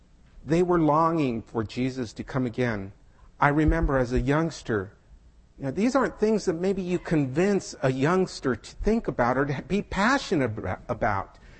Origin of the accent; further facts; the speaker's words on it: San Diego, California, United States; It was actually a revelation seminar in San Diego, my hometown.